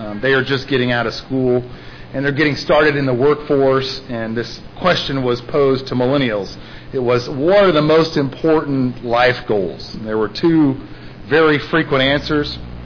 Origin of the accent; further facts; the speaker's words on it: Nebraska, United States; My wife and I, we grew up in Nebraska, and this sign was outside our city for at least 30 years.